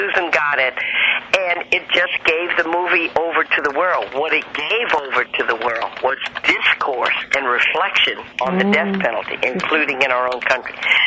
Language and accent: English; the South, United States; I know I'm also a Southerner and I'm a storyteller.